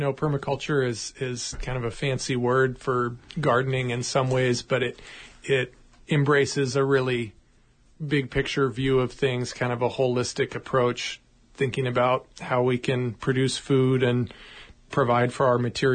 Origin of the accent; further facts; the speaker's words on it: Oregon, United States; also born or lived in Washington / Homer, Alaska; I grew up in Oregon and Washington and also up on the Kenai Peninsula in Homer. So I've been up and down the West Coast, the Northwest Coast most of my life, and it really feels like home